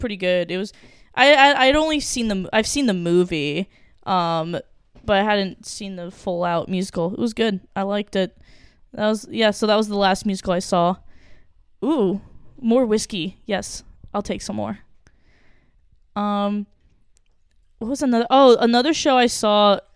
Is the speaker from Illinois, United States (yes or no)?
no; New Jersey, United States; I don't know why I said it like that. I'm from New Jersey.